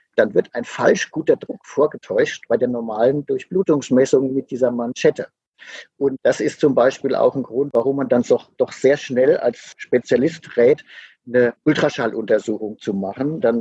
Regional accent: Rhineland-Palatinate, Germany; Ich komme aus Rheinland-Pfalz.

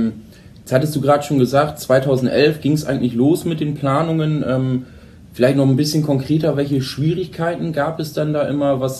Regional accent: Holdorf, Lower Saxony, Germany; ich komme ja zum Beispiel aus Holdorf

